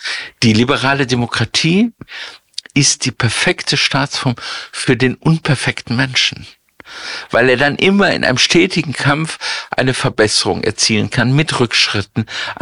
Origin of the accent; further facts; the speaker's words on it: Rhineland, Germany; Tja, also ich bin ja Rheinländer